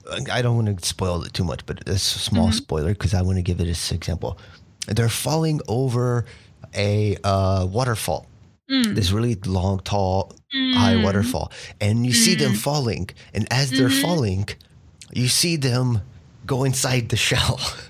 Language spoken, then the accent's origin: English; Atlanta, Georgia, United States; Yay, Atlanta! I'm from Atlanta, Georgia.